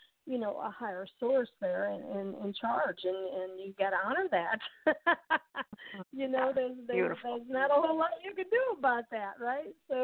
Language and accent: English; Midwest, United States; I grew up here in the Midwest, and you know, I grew up on the Mississippi River and Missouri River, and you have a lot of flooding.